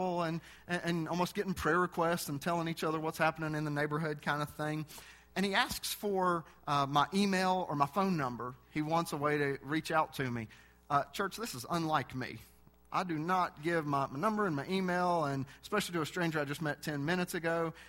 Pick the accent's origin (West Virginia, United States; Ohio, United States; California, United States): West Virginia, United States; I mean, I'm clueless. I'm a sheltered West Virginia boy, I guess.